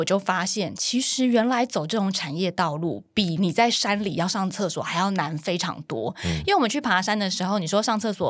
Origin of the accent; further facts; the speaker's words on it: Taiwan; 就会觉得有一种在地人的骄傲，我们台湾人的骄傲